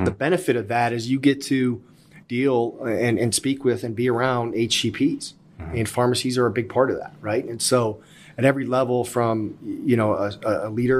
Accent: Ohio, United States; Yeah, I'm originally from Ohio. Just honestly come from a long line of basketball family.

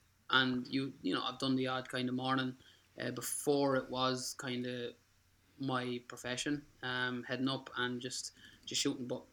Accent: Kildare, Leinster, Ireland; I come from Kildare, the home of photography and big mountains.

